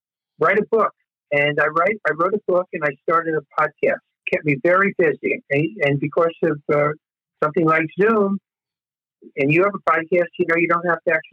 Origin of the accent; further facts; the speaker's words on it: New York, United States; my marriage, growing up in New York in the Bronx, my parents, and how I became a comedian.